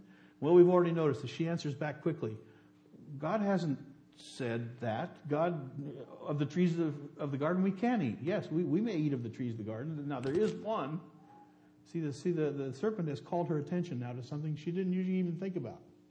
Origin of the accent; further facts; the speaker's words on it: West Virginia, United States; Then later, I grew up in West Virginia. And in West Virginia, in the church I grew up in, people thought you couldn't eat or drink inside the church building.